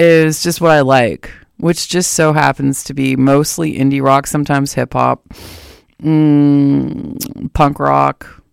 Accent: Ontario, Canada; I'm from Ontario myself, southwestern Ontario.

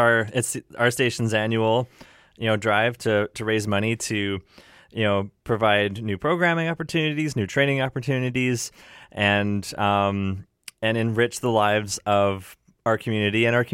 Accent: Calgary, Alberta, Canada; Brand new band out of Calgary, my hometown

